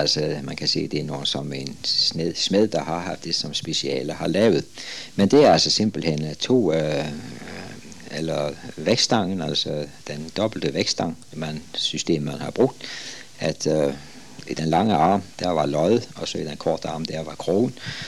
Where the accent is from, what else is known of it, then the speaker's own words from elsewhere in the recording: Capital Region of Denmark, Denmark; Jeg har set udformningen hjemme på Bornholm, hvor jeg selv stammer fra